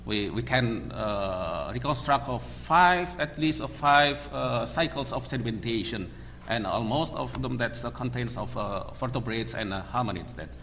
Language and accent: English; Java, Indonesia; I came from Java, so I'm Java man.